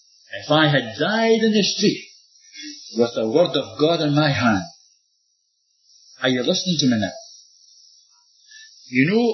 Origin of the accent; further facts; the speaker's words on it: Scotland, United Kingdom; I come from Scotland.